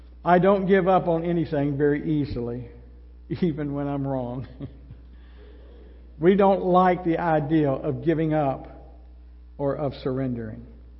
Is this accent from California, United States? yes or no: no; Kentucky, United States; Now, I know that's not proper English, but we were raised in Kentucky.